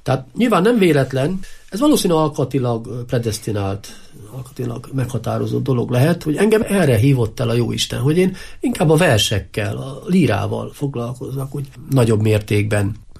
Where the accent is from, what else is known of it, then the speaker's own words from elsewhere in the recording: Szabolcs-Szatmár-Bereg, Hungary; A szűkebb szülőföld, ugye a felnevelő tájhaza, az én esetemben a szatmárbedegi Síkság tágabban nézve, és azon belül ugye a szülőfalum